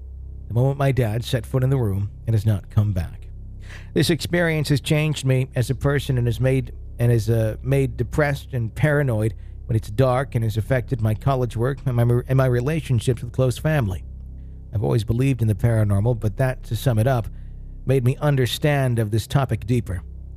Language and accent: English; the South, United States; born or raised there